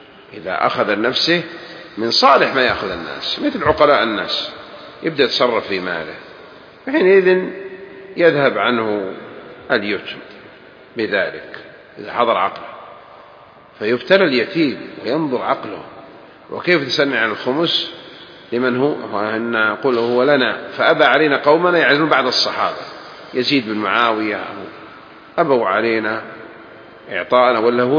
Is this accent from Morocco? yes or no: no; Hejaz, Saudi Arabia; أما عندنا بالحجاز يقول أنا حمقي.